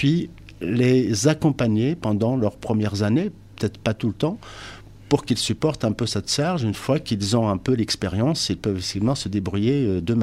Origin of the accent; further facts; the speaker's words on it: Hauts-de-France, France; Comme chez nous dans le Nord